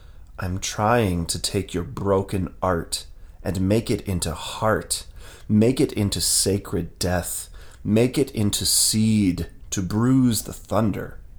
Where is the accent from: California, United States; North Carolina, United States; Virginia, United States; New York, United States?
North Carolina, United States; Wilson; I grew up in Wilson, North Carolina. It's a small town about an hour east of Raleigh